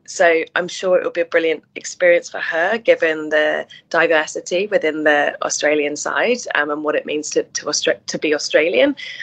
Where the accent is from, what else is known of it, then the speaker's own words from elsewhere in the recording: England, United Kingdom; as an English person